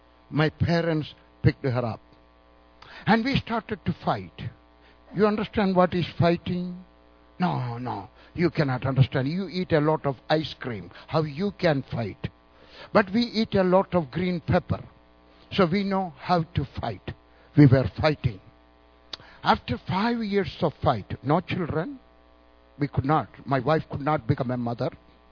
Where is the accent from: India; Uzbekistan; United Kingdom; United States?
India; South India; born there; I was born in South India, extreme South India. My parents are from Eastern Orthodox Church.